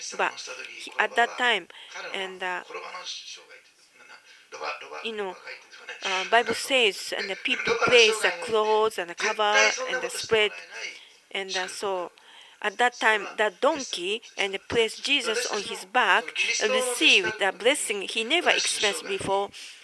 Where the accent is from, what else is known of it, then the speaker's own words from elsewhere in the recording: Osaka, Japan; English is a second language; I'm from Osaka, Kansai area